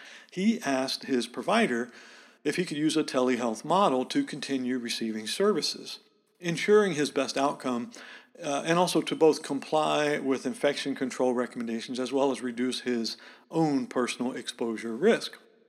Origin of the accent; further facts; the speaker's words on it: Montana, United States; And actually, Montana, my home state, was a leader in the adoption of this technology, particularly because of the rural areas that we have in the state.